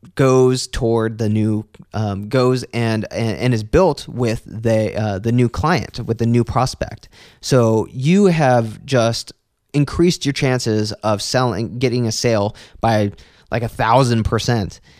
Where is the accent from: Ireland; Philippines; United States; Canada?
Philippines; For me, when you're working directly for me as a Filipino virtual assistant, you get bonuses, you get a steady paycheck, and so on.